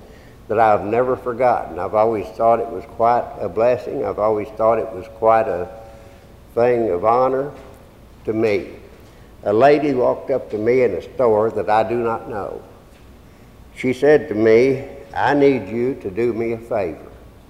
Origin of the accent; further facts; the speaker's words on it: Missouri, United States; born there; accent: hillbilly; I'm a hillbilly. I was born in South Missouri, and I speak hillbilly.